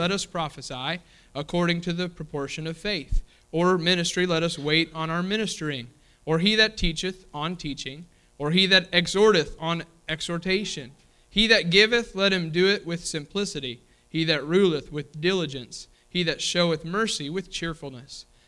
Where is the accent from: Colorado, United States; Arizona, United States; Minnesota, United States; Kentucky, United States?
Kentucky, United States; accent: Kentucky; I have my Kentucky accent there still, and there are ain't and other things that I say every once in a while, all right, that's Kentucky coming out in me, amen?